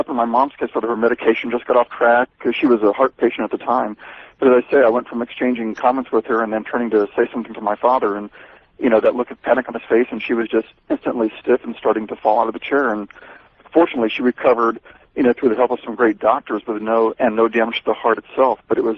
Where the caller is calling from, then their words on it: Austin, Texas, United States; Austin, Texas.